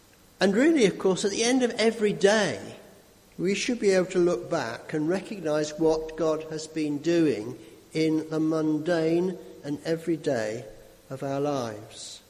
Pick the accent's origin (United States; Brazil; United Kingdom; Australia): United Kingdom; England; And I think we sometimes, as English British Christians, sometimes are not very upfront about this